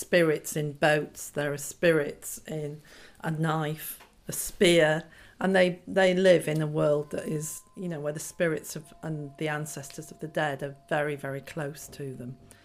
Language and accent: English; Bury, North West England, United Kingdom; born there; I was born in Bury in Lancashire.